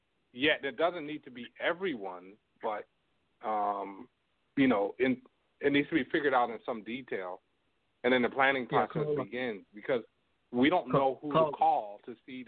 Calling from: Toronto, Ontario, Canada; I'm calling from Toronto

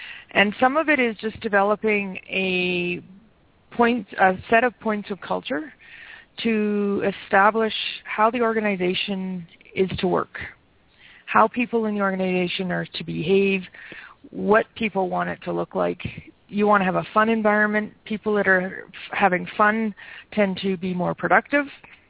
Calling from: Calgary, Alberta, Canada; I'm calling in from Calgary, Alberta, Canada.

